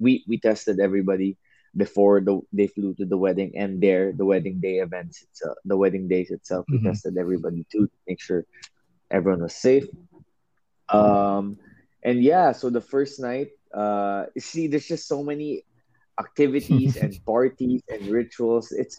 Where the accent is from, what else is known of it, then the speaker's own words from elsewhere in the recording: Philippines; I'm actually Indian, full-blooded Indian. just grew up in the Philippines.